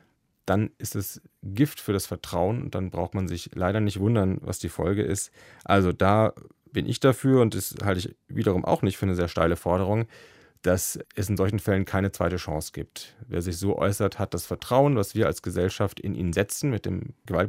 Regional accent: Erlangen, Bavaria, Germany; born there; in meiner Geburtsstadt in Erlangen.

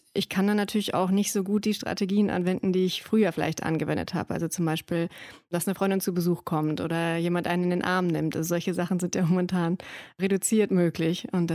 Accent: Hesse, Germany; now in Hildesheim, Germany; Nee, ich bin im Rhein-Main-Gebiet, in meiner alten Heimat, eben bei dem Freund zu Besuch.

